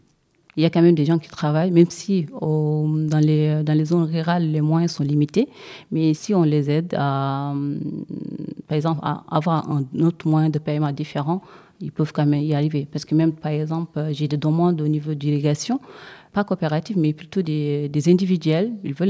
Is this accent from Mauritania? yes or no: yes; Trarza, Mauritania; je suis mauritanienne et je suis Paul. Je ne sais pas si c'est ça que vous appelez communauté. Mais voilà, bon, et je suis de Traza.